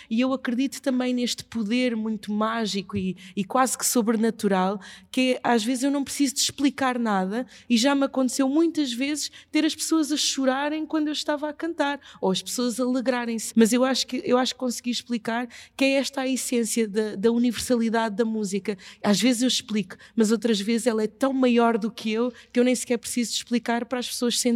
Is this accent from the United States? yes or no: no; Mozambique; now in Portugal; eu sou moçambicana, não é? E vivo cá em Portugal há muito tempo.